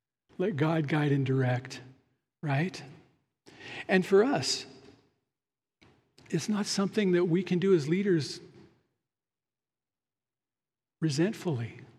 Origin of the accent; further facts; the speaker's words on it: Nevada, United States; I grew up in Eastern Nevada, and we have shepherds that took flocks out in the fields and grazed on public land.